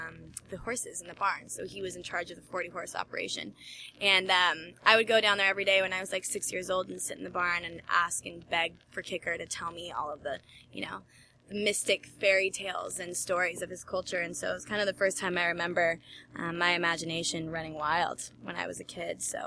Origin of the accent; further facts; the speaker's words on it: Pinetop, Arizona, United States; when I was growing up in Pine Top and living on the ranch for a while.